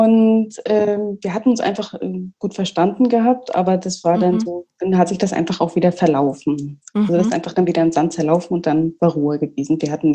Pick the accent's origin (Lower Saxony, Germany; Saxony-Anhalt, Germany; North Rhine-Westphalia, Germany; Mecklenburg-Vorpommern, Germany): Mecklenburg-Vorpommern, Germany; ich komme gebürtig, ich komme von der Ostseeküste, ich habe, meine Wahlheimat ist Rostock, ich komme eigentlich aus Bad